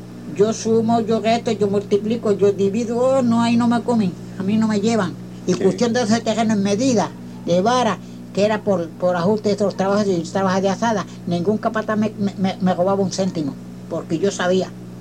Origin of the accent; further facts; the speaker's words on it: San Germán, Puerto Rico; born there; como una media hora de donde yo nací a San Germán. Yo nací el 28 de diciembre del 1904. Ahora en este diciembre que viene tengo 73 años